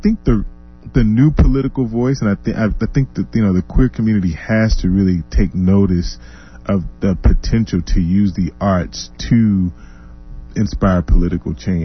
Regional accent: Arkansas, United States; A lot of my albums refer to my experience growing up in the South in Arkansas

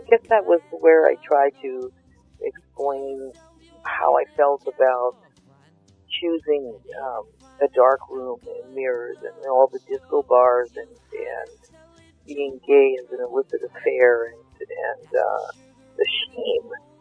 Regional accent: Canada; I'm a Canadian, I'm not an American

